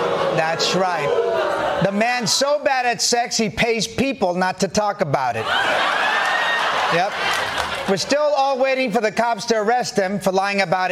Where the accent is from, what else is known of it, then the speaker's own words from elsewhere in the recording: New York, United States; and as a New Yorker and a big fan of this show, I'm so excited to be here hosting this week